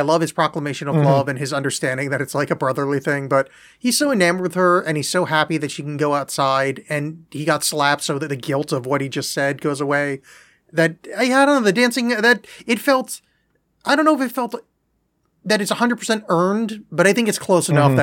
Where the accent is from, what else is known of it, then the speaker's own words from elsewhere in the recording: United Kingdom; Oh, sorry, I'm from Britain, snap his fingers.